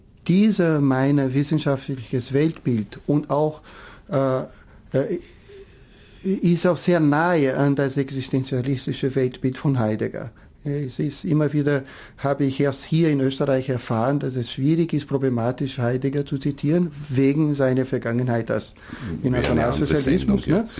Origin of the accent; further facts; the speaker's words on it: Brazil; moved away as an adult; now in Austria; dass ich als Brasilianer hier in Österreich aufgewachsen bin. Also ich bin von Brasilien mit 20 weggezogen